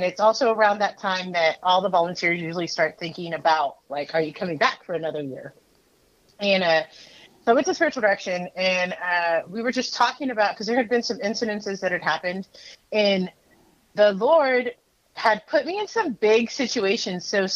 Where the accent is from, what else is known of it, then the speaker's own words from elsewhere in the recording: Corpus Christi, Texas, United States; because I'm from Corpus Christi, Texas, where there's no winter whatsoever.